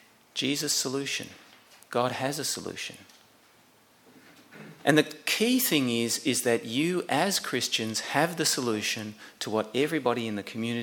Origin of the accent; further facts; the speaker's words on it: Lismore, New South Wales, Australia; we were growing up in Lismore